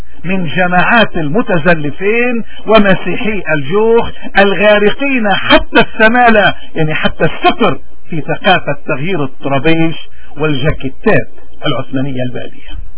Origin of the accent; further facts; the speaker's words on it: Lebanon; شو هي قضيتنا كلبنانية وين ما كنا؟